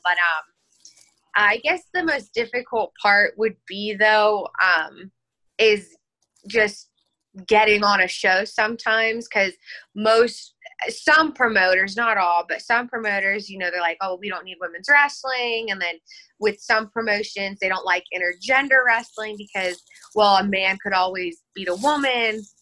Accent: North Carolina, United States; born there; now in Pittsburgh, United States; Actually, I was born in North Carolina.

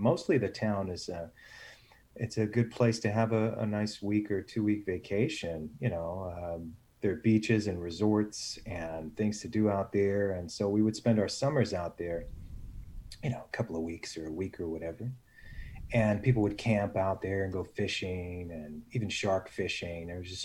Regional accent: Long Island, New York, United States; I became aware of it because I grew up on Long Island. I later lived in New York City

